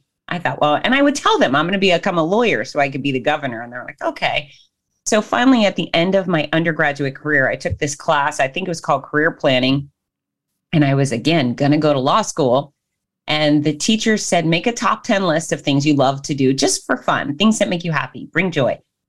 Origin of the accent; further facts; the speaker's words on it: Hollywood, Florida, United States; born there; So, I was born in Hollywood, Florida, the very southern, one of the most southern points of the United States. Hot, sticky, sunny.